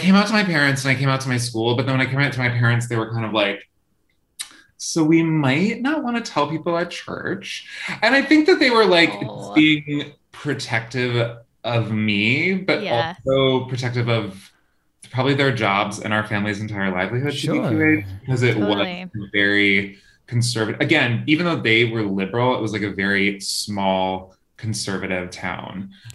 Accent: Pennsylvania, United States; born there; So I was born in Pennsylvania in literal Amish country, like We would just like roll up behind some buggies on our way to church.

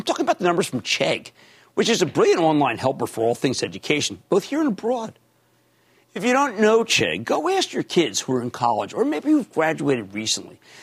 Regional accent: New Jersey, United States; Let's go to Vincent in my home state of New Jersey.

